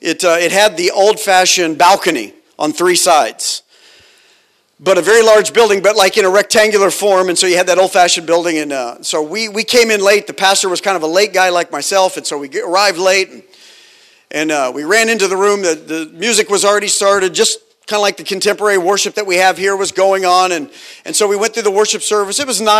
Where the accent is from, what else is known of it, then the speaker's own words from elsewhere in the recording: United States; now in Australia; We're here in Australia. I'm from America.